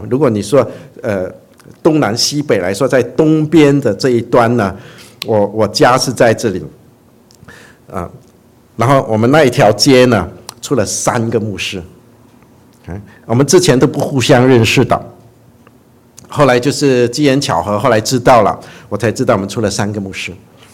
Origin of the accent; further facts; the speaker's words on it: Brunei; 我是在文莱出生的，然后我们住的那个小城市呢是个非常小的镇啊，然后呢我们住的那个在城那个小城市里面呢，我们住的住我们家呢当时是住在一个小村